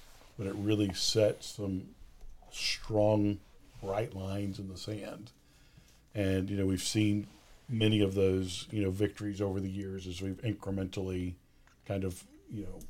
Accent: United States; it concerns me as an American, mm-hmm. as a Christian, as a Republican

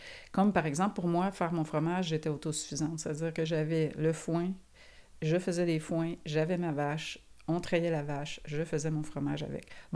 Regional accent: Valleyfield, Quebec, Canada; also born or lived in Montreal; C'est un petit village dans l'ouest du Québec, près d'Orion-Vaudreuil, Valleyfield, coin-là, sud-ouest du Québec. Et donc, moi, je dis que je viens de là, mais tu sais, je suis née à Montréal, j'ai resté longtemps à Montréal

